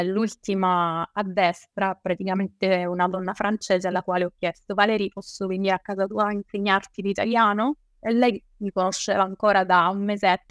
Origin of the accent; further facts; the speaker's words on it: Sicily, Italy; in Sicilia trovare nel mio paese una tia da shawarma è impossibile